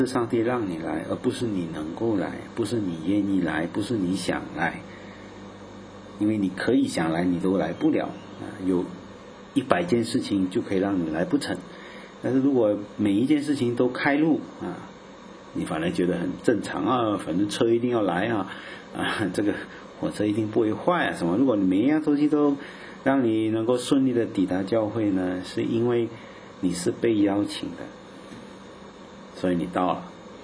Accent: Chaozhou, Guangdong, China; 我们潮州人过日期啊

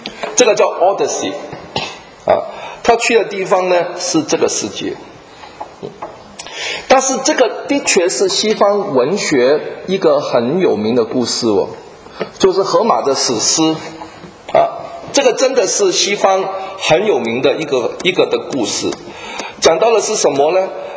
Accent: Taiwan; 我们台湾人最喜欢讲叫浪游啊，就到罗马。

